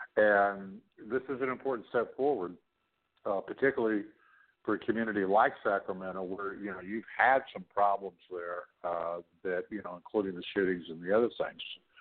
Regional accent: Toronto, Ontario, Canada; my hometown of Toronto, Canada

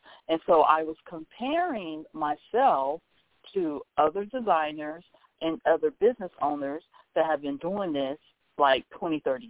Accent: California, United States; I'm from Cali. I'm really laid back.

